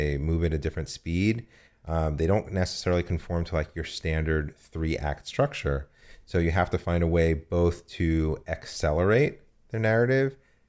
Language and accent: English; New York, United States; also born or lived in New Jersey; No, I'm from New York and New Jersey. I did undergrad theater at Rutgers.